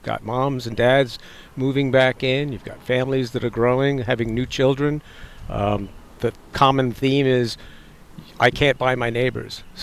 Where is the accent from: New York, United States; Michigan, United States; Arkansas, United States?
New York, United States; New York.